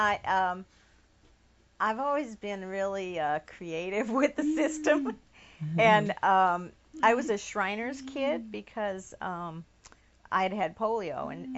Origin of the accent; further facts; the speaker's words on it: Nebraska, United States; In Nebraska. Well, actually, when I say it's the second worst place to be from, it's not really to be from, it's to live there that I would hate to do.